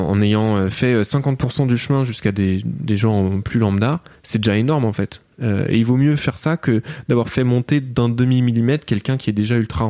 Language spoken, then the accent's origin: French; Switzerland; Alors, ok, on est neutre, on est apolitique, on est suisse